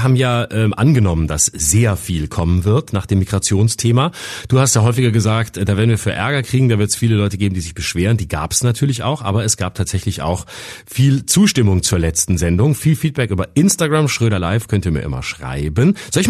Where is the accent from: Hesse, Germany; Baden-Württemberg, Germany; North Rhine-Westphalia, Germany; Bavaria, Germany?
Baden-Württemberg, Germany; Lörrach; Aber wenn man zum Beispiel einen Umweg macht und in meine Heimat Lörrach fährt